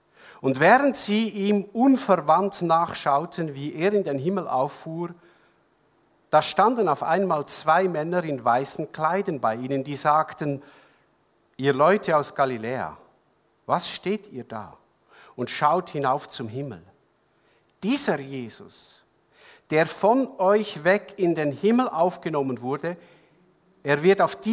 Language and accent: German; Switzerland; weil vieles von dem, was mir normal ist in meiner Kultur als Schweizer, funktioniert dort nicht.